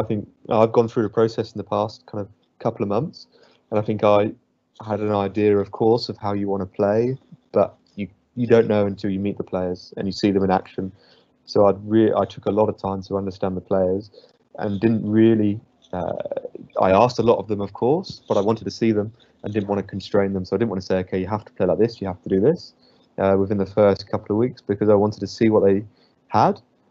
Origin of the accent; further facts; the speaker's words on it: England, United Kingdom; now in Australia; I'm an Englishman in Australia